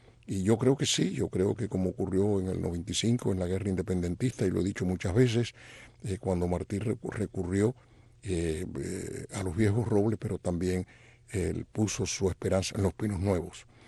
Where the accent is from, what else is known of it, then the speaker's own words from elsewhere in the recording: Cuba; siguen siendo cubanos, sienten como cubanos. Le gusta el arroz con frijol y la carne de puerco, y piensan como nosotros los viejos, y a medida que van teniendo más edades se van poniendo más cubanos